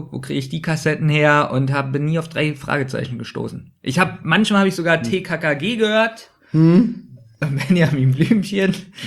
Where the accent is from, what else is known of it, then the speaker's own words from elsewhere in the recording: Berlin, Germany; Ich komme auch aus Berlin.